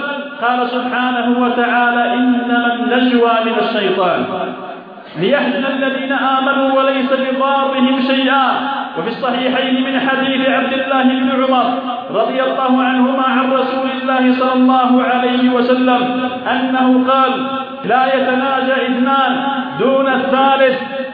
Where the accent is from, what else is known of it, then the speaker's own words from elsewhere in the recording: Yemen; بلادنا اليمن